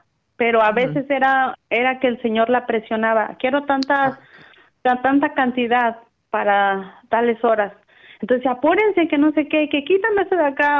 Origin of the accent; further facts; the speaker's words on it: Mexico; Nosotros como mexicanos siempre usamos palabras así, malas